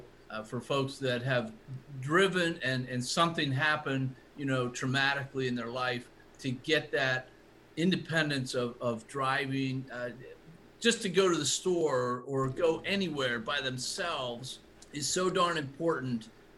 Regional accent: Pennsylvania, United States; I'm from Somerset County originally, so Johnstown is very close.

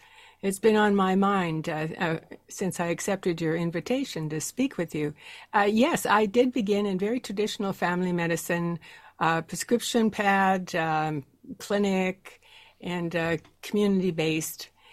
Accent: Canada; First off, as a Canadian

